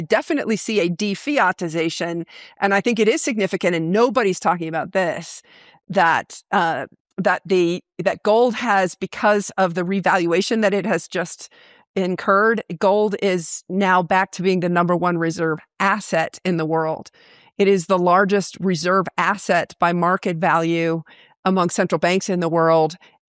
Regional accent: Wyoming, United States; Born and raised in Wyoming, worked on Wall Street for almost 30 years.

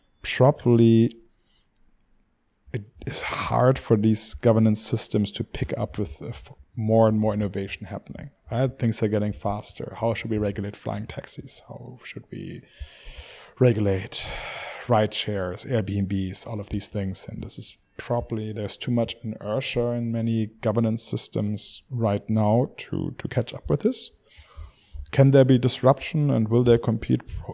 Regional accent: Göttingen, Lower Saxony, Germany; English is a second language; Okay. I'm from the northwest of Germany, from a small university town called Göttingen.

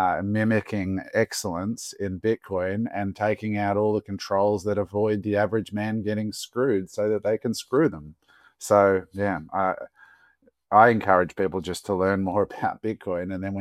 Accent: Australia; as an Australian, Aussies will really love this

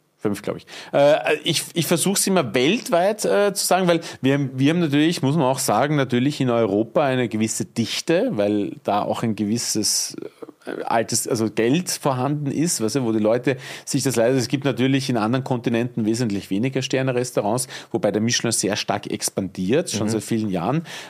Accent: Mödling, Lower Austria, Austria; born there; Nein, ich bin geboren in Mödling, also für alle, die es nicht wissen, Niederösterreich, Grenze Wien, aufgewachsen allerdings. Also mein Elternhaus war damals in Berchtoldsdorf, aber meine Mama ist übersiedelt, da habe ich noch in die Windeln gemacht, nach Bruck an der Leiter und ich bin da aufgewachsen.

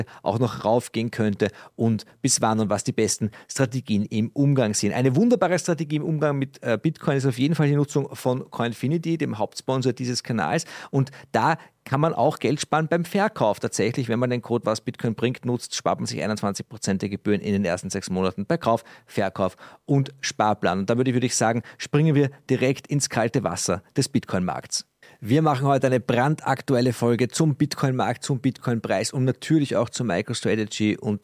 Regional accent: Austria; dass ich als Ösi da nicht die Klappe aufreißen soll

